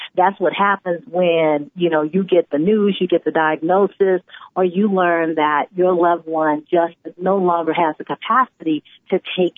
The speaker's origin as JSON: {"language": "English", "town": "New Orleans", "region": "Louisiana", "country": "United States", "tie": "born or raised there", "said": "So because I'm from New Orleans, born and raised, gumbo is in my DNA."}